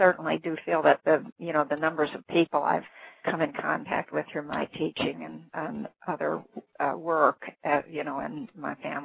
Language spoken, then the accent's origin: English; Illinois, United States; born there; also born or lived in Omaha, Nebraska; I wasn't actually born on a steamboat. I was born in Illinois, but my family traveled a lot.